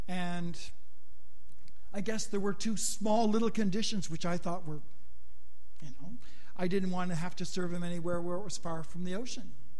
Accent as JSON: {"language": "English", "country": "Canada", "tie": "born or raised there", "also_born_or_lived": "France", "said": "My time growing up in Canada, many, many people are born and raised and live their whole lives there in the same place."}